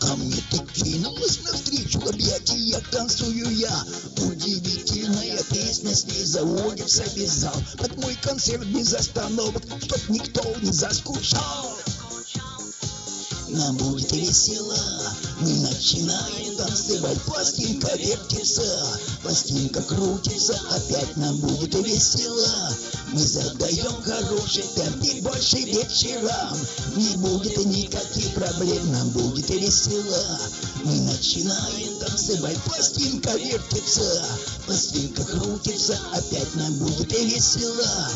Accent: Akhtubinsk, Astrakhan Oblast, Russia; диджей я из Ахтубинска, друзья. Для тех, кто знает меня мало … с Астраханской области

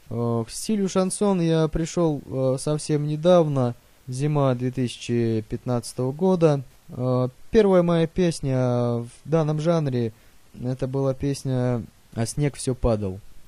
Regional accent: Pervoye Spasskoye, Oryol Oblast, Russia; born there; я родился в Колтнянском районе Орловской области, село Первое Спасское.

